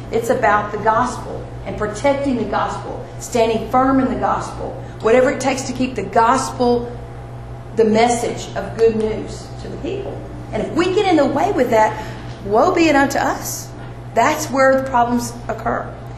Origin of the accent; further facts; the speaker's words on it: Carrollton, Texas, United States; I grew up in the Dallas area in a suburb called Carrollton. I was born here, but my daddy was transferred off when I was young, and that's where I grew up.